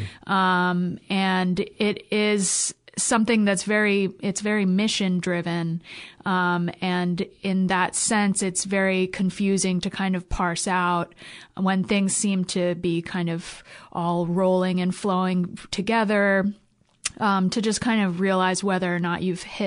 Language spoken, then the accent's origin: English; New York, United States; now in Vermont, United States; Yeah, I grew up in the New York area, about an hour north of New York City. And then I lived there for 8 years